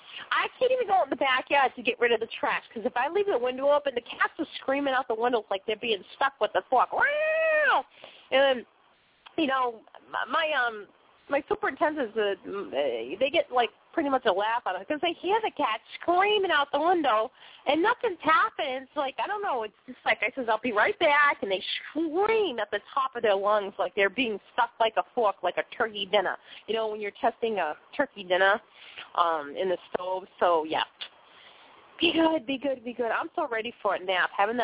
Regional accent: Boston, Massachusetts, United States; now in Maine, United States; You know, I'm originally from Boston, and I'm up here in Maine.

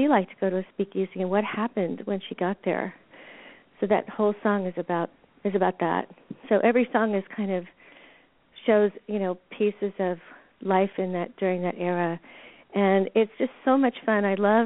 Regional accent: Washington, District of Columbia, United States; Well, I grew up in Washington, D.C., and I had my radio that I got to listen

